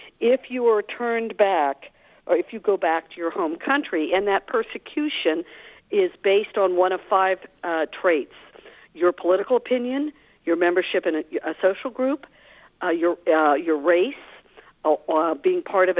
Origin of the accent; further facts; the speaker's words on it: Ohio, United States; let's say my home state where I grew up in Ohio as a child